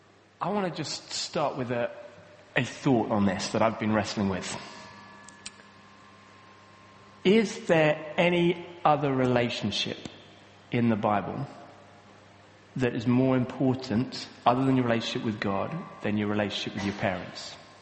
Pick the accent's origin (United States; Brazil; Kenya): Kenya; As I was growing up in Kenya, in Africa, which again, the way they do family there is very different.